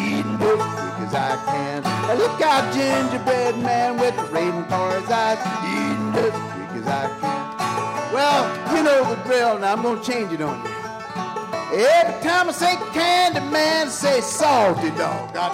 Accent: Tennessee, United States; After I straighten out my home state of Tennessee.

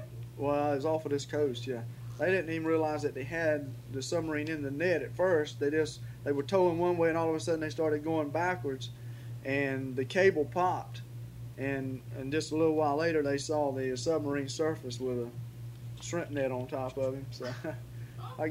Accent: Fernandina Beach, Florida, United States; born there

